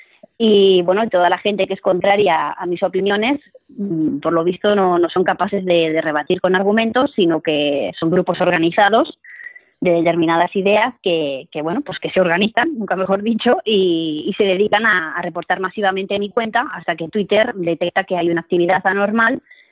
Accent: Barcelona, Catalonia, Spain; porque yo soy catalana, yo soy de Barcelona

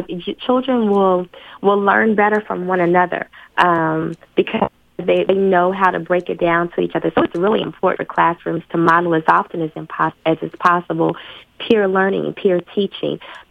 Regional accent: Lexington, Kentucky, United States; I am originally from Lexington. Hey. I'm a graduate of Bryan Station High School.

